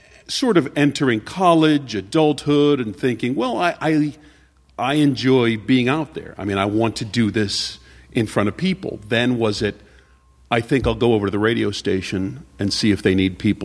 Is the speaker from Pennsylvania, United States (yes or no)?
yes; Pennsylvania, United States; I grew up in Pennsylvania, so we didn't really hear the accordion, that kind of music.